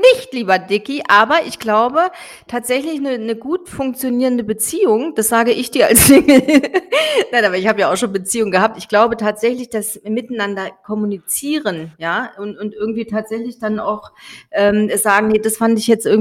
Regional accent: Germany; also wir jetzt... Als Deutsche, ja.

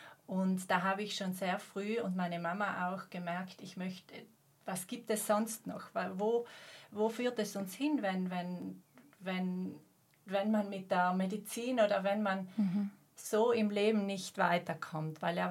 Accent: Bruneck, Trentino-Alto Adige, Italy; Ich bin aufgewachsen in Bruneck.

